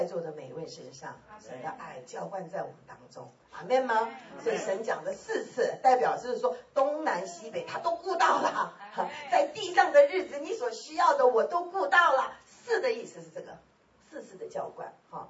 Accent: South Korea; also born or lived in Taiwan; now in United States; 我是生在韩国，长在韩国，以后受教育在台湾，从台湾来到美国敬礼神了。我在韩国的时候呢，种子已经撒进来了，我信主了，16岁就信主了。

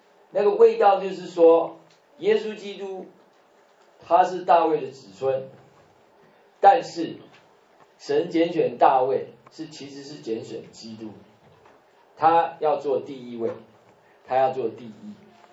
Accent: Shandong, China; 我们山东人说我们很粗犷，我们也很温柔

